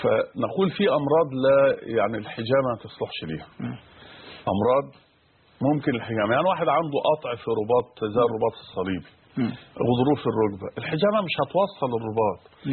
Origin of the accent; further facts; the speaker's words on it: Egypt; عشان لما نرجع الى بلادنا مصر